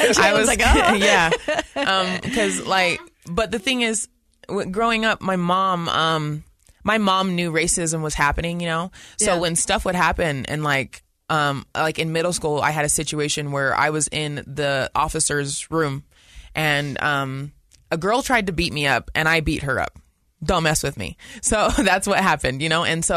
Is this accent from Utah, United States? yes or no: yes; West Valley, Utah, United States; I grew up in West Valley.